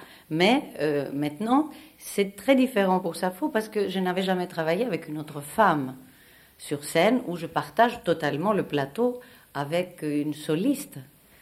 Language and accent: French; Greece; Pour les Grecs, ça a toujours été évidemment un petit peu une habitude de quitter leur pays, puisqu'il y a beaucoup, beaucoup, beaucoup de Grecs qui ne sont pas en Grèce. Et qu'on a toujours été un peuple de voyageurs, de marins, d'immigrés, etc.